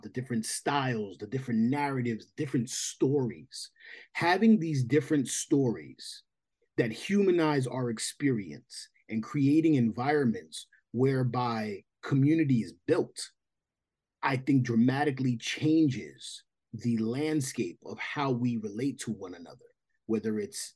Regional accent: New York, United States; I'm an artist born and raised in New York. I started rapping before I started doing anything else.

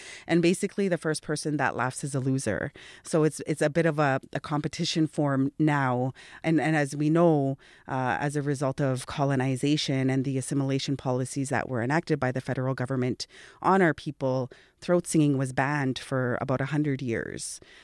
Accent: Winnipeg, Manitoba, Canada; born there; So I was born in Winnipeg.

